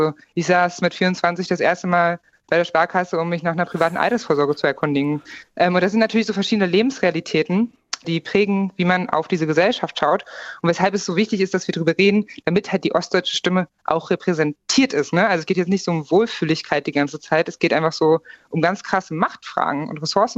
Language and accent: German; Magdeburg, Saxony-Anhalt, Germany; Also früher, als ich aufgewachsen bin in Magdeburg, lebte ich auch einfach in einem Bewusstsein von einem Deutschland mit 16 Bundesländern.